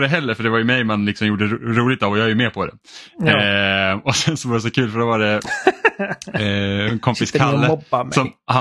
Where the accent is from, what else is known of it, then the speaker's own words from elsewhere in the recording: Finland; accent: Finland Swedish; Det är som min finlandssvenska som jag egentligen pratar